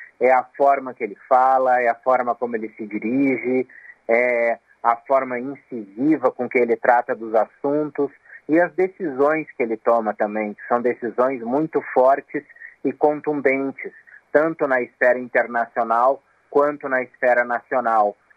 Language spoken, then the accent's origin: Portuguese; Rio Grande do Sul, Brazil; moved away; especialmente eu que sou do Rio Grande do Sul, estou longe do Rio Grande do Sul há muito tempo